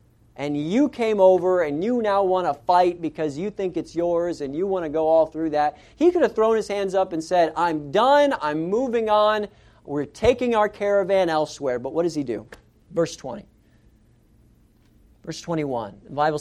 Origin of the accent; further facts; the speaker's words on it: Florida, United States; Okay, now I grew up in Florida. I know what it's like to work in hot weather.